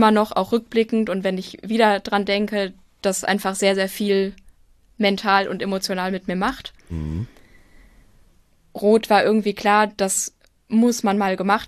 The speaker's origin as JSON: {"language": "German", "town": "Frankfurt", "region": "Hesse", "country": "Germany", "said": "Also ich komme aus Frankfurt"}